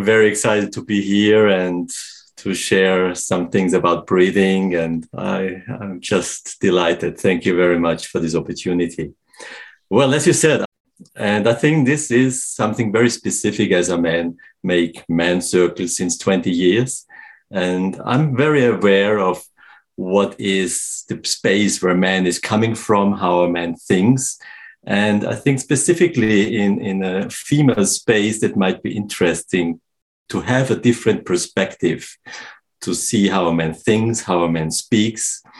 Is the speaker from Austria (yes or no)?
yes; Vienna, Austria; now in Serbia; I'm from Vienna originally. I was born in Vienna. And currently, I'm living in the mountains of Serbia with my family. I'm really in nature.